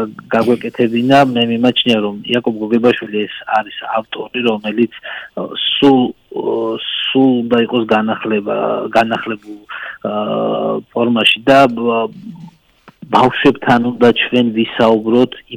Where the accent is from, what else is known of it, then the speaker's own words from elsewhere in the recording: Batumi, Adjara, Georgia; ძალიან მიყვარს ბათუმი, თორემ ეს არის ჩემი ბავშვობა, ჩემი ახალგაზრდობა და სულ ძალიან კარგი მოგონება მაქვს ბათუმთან